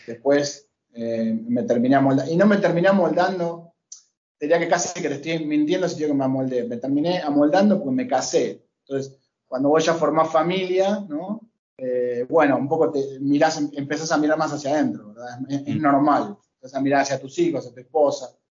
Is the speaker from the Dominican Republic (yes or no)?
no; Argentina; Soy argentino, es mi casa natural.